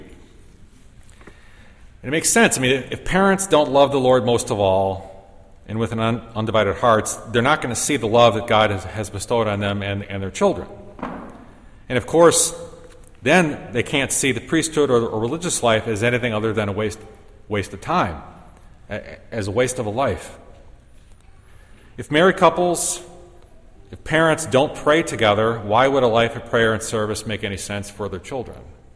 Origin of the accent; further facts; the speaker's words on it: Dearborn, Michigan, United States; born there; I was born on October 27th, 1968, in Dearborn, Michigan, in Oakwood Hospital … that's who I am.